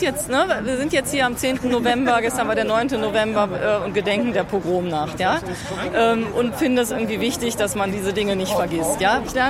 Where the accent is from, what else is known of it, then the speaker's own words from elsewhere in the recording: Germany; Ich bin Deutsche.